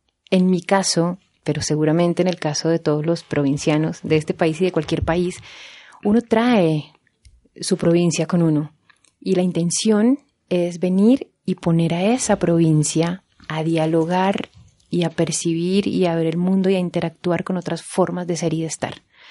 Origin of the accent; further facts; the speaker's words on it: Neiva, Huila, Colombia; now in Bogotá, Colombia; Yo en Neiva hice el pregrado, estudié en la Universidad Sur Colombiana, que es mi universidad. Yo la denomino la Universidad Pública del Sur de Colombia y me enorgullece que esté en mi ciudad. Y sí, soy de allá.